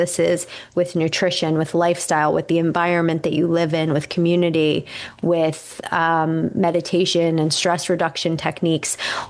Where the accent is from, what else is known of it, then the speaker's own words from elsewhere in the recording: Pennsylvania, United States; And for me, I grew up in the 90s. Like, I grew up in outside of Philly, and that's the Lyme belt.